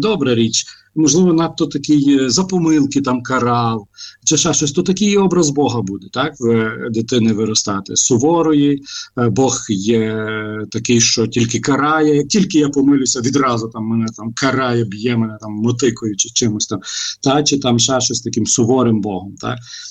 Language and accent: Ukrainian; Lviv, Lviv Oblast, Ukraine; а я зростав у Львові